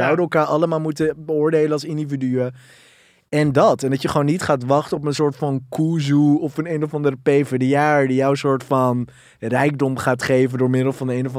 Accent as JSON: {"language": "Dutch", "town": "Amstelveen", "region": "North Holland", "country": "Netherlands", "tie": "born or raised there", "said": "dat ik ben opgegroeid in Amstelveen. Ik heb een Deense moeder, Marokkaanse vader."}